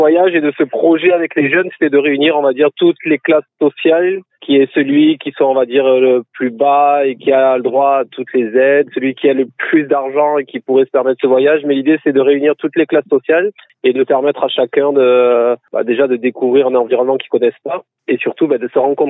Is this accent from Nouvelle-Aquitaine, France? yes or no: yes; Nouvelle-Aquitaine, France; parce que je suis originaire des Landes, donc je connais la solidarité